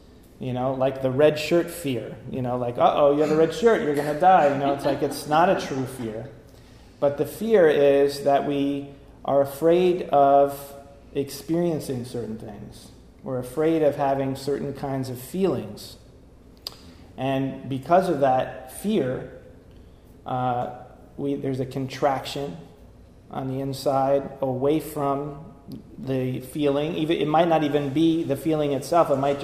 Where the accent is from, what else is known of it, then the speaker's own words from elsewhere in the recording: New York, United States; now in San Francisco Bay Area, United States; I mean, I grew up with it in New York. I remember being terrified when I was 2-3 years old